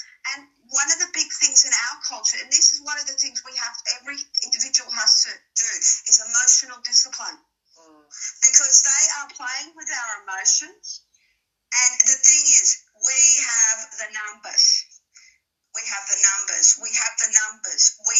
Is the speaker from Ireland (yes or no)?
no; Australia; Not just as Australian, not just as Aboriginal people, not just Australian, but people of the world.